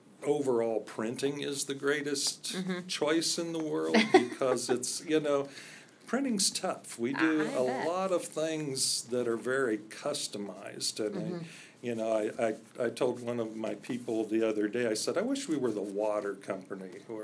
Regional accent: Richmond, Indiana, United States; also born or lived in Connersville; And it was in 1954. And then I had a short stay in Connersville, Indiana, but was back here by the time I was five.

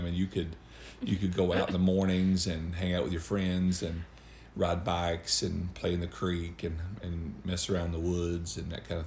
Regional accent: Panko, Kentucky, United States; also born or lived in Hyden; I grew up in rural southeastern Kentucky, in northeast Clay County, a little community called Panko, just a very small little community of families and homes there

